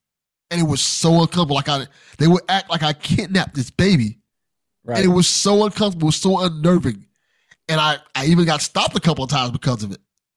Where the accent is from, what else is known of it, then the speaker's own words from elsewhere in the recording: Miami, Florida, United States; So I grew up in Liberty City.